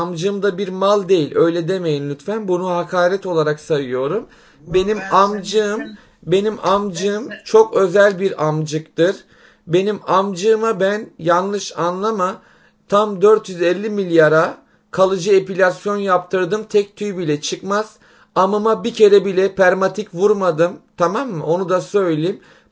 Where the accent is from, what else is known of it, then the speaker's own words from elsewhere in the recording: Tarsus, Mersin, Turkey; now in Istanbul, Turkey; Ben Tarsus'ta doğup büyüdüm. Sonradan İstanbul'a taşındık.